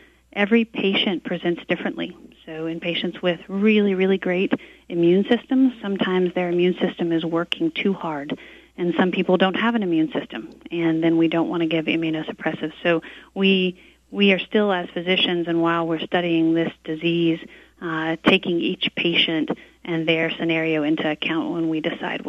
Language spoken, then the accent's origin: English; Mamou, Louisiana, United States; whether it's me going to Lafayette or Alexandria or my hometown of Mamou